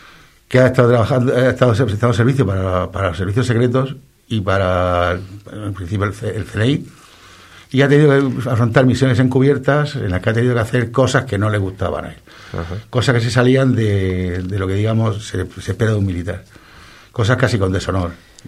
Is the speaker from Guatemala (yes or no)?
no; Santiago de la Ribera, Region of Murcia, Spain; Soy de Santiago de la Ribera y estudié Derecho